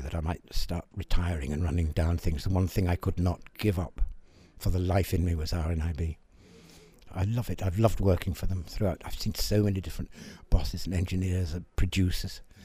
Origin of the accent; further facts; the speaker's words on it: Yorkshire and the Humber, United Kingdom; born there; I was born in Yorkshire, so the accent was all right.